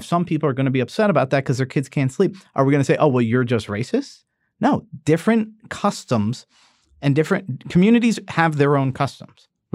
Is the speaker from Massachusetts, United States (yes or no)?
no; New York, United States; born there; I was born in 1978 in New York.